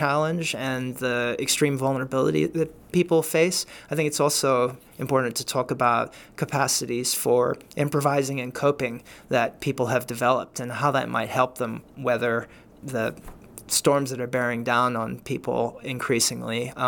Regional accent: Cape Town, Western Cape, South Africa; born there; Cape Town, the city where I was born in South Africa

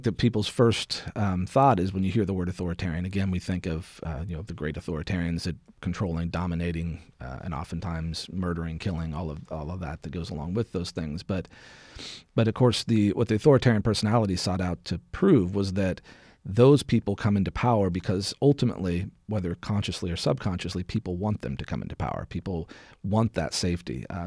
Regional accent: Midwest, United States; obviously I grew up in the Midwest

